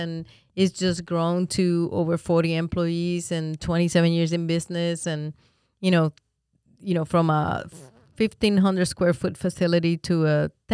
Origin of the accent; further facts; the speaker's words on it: Puerto Rico; also born or lived in New York, United States; now in Winter Haven, United States; I was born in New York, grew up in Puerto Rico, and in a small town.